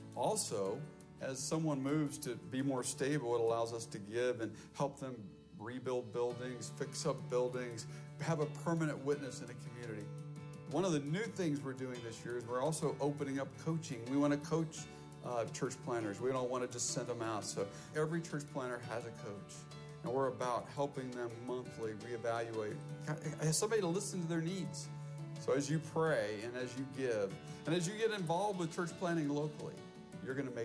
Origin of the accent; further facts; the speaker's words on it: Bogotá, Bogotá Capital District, Colombia; sponsored my parents in 1969 to go to Colombia, and that's where I grew up. I grew up in Bogota, a city of 5 million.